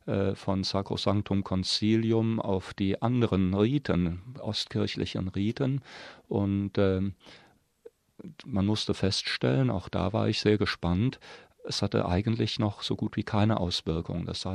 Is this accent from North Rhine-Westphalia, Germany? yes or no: no; Trier, Rhineland-Palatinate, Germany; Ich komme aus Trier, das Deutsche Liturgische Institut sitzt dort.